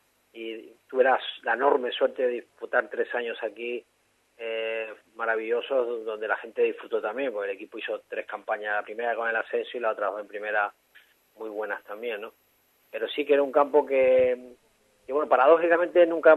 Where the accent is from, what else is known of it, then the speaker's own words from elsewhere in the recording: Argentina; como típico argentino